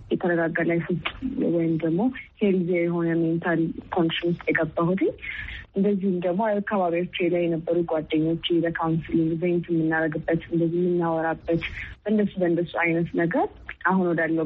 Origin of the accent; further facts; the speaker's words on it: Addis Ababa, Ethiopia; ያደግኩት እዚሁ አዲስ አበባ ነው።